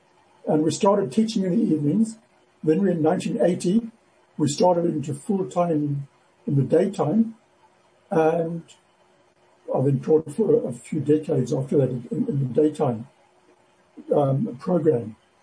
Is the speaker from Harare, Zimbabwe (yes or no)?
yes; Harare, Zimbabwe; I grew up in Harare, but the college itself was in Bulawayo.